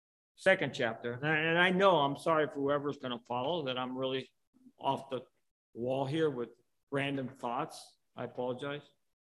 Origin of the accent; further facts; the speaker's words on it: United States; I don't want to give up. I'm an American. I wanted to go to Vietnam.